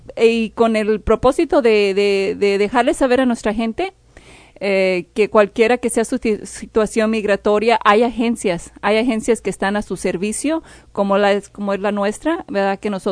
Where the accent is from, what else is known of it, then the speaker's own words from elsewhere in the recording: Jalisco, Mexico; Aparte, mis padres son mexicanos, son orgullosamente de Jalisco. Yo también. Soy jalisciense.